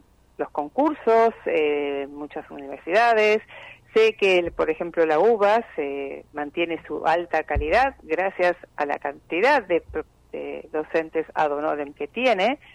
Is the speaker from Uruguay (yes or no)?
yes; Uruguay; also born or lived in United States; now in Argentina; Sí, soy ciudadana uruguaya, soy ciudadana argentina, viví en Estados Unidos.